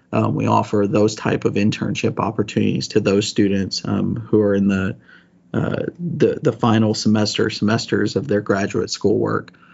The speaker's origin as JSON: {"language": "English", "town": "Bay City", "region": "Texas", "country": "United States", "tie": "born or raised there", "said": "I grew up an hour down the road in Bay City, Texas. That's my hometown. I'm born and raised there."}